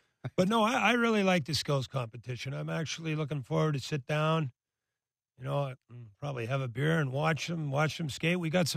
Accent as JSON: {"language": "English", "town": "Montreal", "region": "Quebec", "country": "Canada", "tie": "born or raised there", "said": "I grew up in Montreal"}